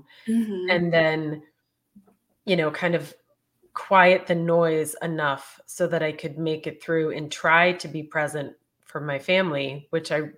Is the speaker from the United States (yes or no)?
no; Ireland; But having 3 beers a night as an Irish person, first of all, is like nothing.